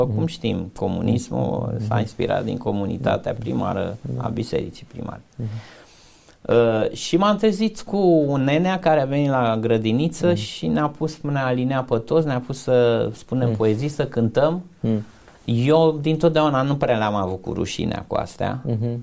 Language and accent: Romanian; Arad, Arad County, Romania; Pentru că eu când am plecat din Arad, am plecat reprezentând Aradul.